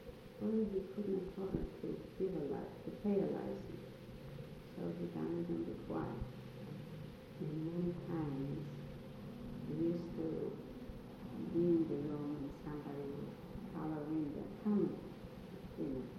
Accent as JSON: {"language": "English", "town": "Olkusz", "region": "Lesser Poland", "country": "Poland", "said": "Yes, I come from Poland."}